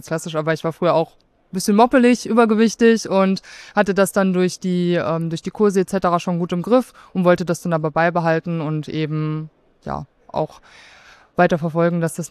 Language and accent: German; Münster, North Rhine-Westphalia, Germany; Bin ursprünglich aus Münster